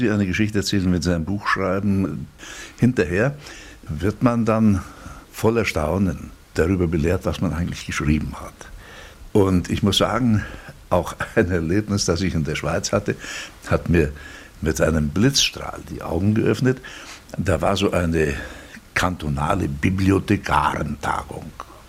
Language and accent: German; Liberec, Liberec Region, Czechia; ich bin auf jeden Fall Deutscher. Ich bin ein Deutscher aus Böhmen. Und ich würde am liebsten sagen, ich sei Deutsch-Böhme.